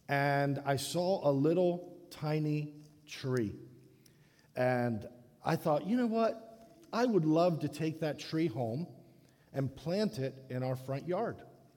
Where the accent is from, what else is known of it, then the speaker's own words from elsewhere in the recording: Dominican Republic; the house that I grew up in the Dominican Republic.